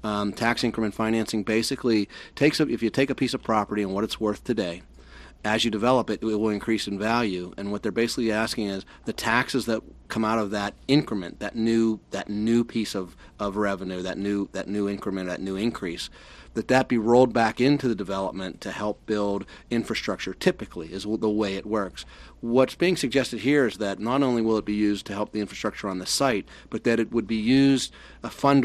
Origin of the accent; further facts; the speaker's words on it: Pittsburgh, Pennsylvania, United States; I grew up in a neighborhood not far from downtown. I grew up in Beachview on the what would be the northern end of Beachview, the closest to the Fort Pitt tunnels